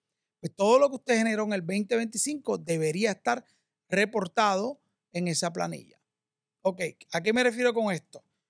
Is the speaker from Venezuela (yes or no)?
no; United States; now in Puerto Rico; En el caso mío, que yo vengo de Estados Unidos, me mudo a Puerto Rico